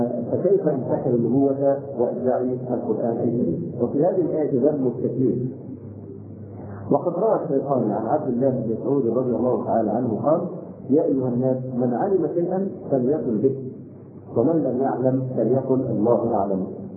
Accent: Egypt; عندنا في مصر تقالدنا للاسف الشديد

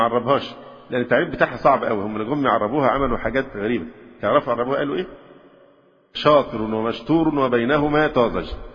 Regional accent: Alexandria, Alexandria Governorate, Egypt; التي ظهرت الآن مثلا عندنا في الإسكندرية، يمكن مش موجودة في أماكن تانية

